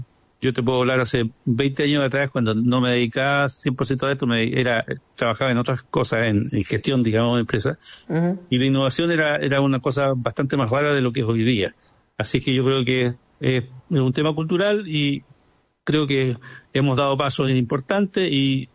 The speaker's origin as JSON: {"language": "Spanish", "town": "Concepción", "region": "Biobío", "country": "Chile", "said": "Yo soy penquista, esta historia es en Concepción."}